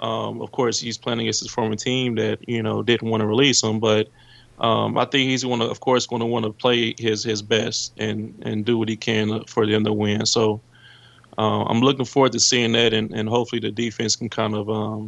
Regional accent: Oklahoma City, Oklahoma, United States; that the OU game is always been, of course, special to me because I'm from Oklahoma City. So a lot of my friends and families are OU fans.

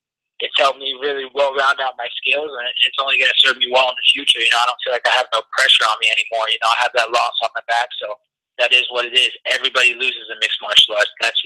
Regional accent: Oregon, United States; I came from Oregon, they came from Brazil

